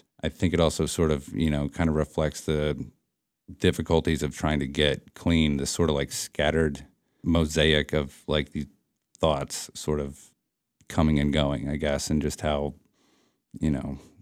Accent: New Jersey, United States; I grew up in New Jersey, similar to the protagonist.

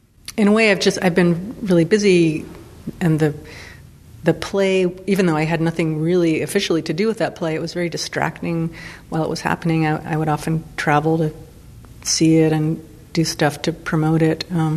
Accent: Pennsylvania, United States; moved away; As a lesbian, I felt safe here in a way that I wouldn't have felt living in my home state of Pennsylvania at that point in time, or even now, perhaps.

